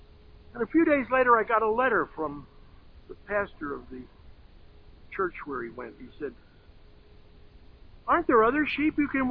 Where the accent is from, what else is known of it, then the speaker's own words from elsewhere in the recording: Philadelphia, Pennsylvania, United States; I was brought up in Philadelphia